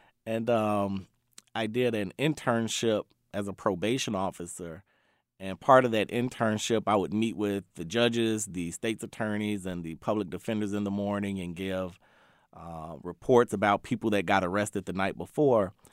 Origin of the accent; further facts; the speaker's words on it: Chicago, Illinois, United States; Yeah, so I grew up in the Auburn Auburn-Gresham area. In Chicago, and it was, you know, I had a, it was a rough area.